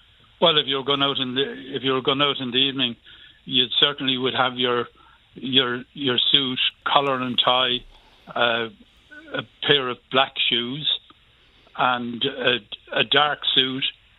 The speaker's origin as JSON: {"language": "English", "region": "Leinster", "country": "Ireland", "said": "Oh, Dublin, yeah. But I'm originally from Westmeath."}